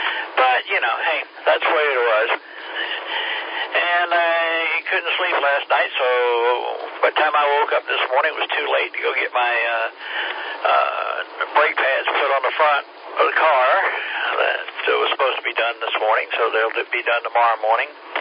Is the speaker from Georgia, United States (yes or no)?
yes; Georgia, United States; I'm from Georgia. Got a good-sounding signal up this way.